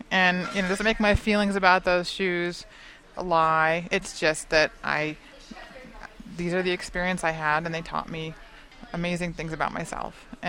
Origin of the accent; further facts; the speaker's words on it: New York, United States; It was my home state, and that was a huge surprise and very lovely.